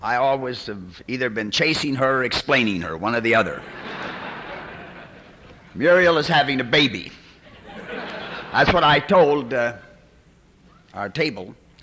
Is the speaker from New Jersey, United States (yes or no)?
no; Minnesota, United States; from Minnesota.